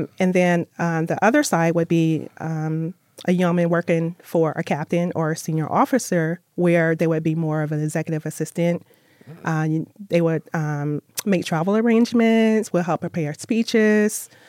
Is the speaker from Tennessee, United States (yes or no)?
yes; Alcoa, Tennessee, United States; Well, imagine growing up in East Tennessee. I grew up in a very small town called Alcoa, A-L-C-O-A, Tennessee. It's right outside of Knoxville, so it's at the foothills of the Smokies.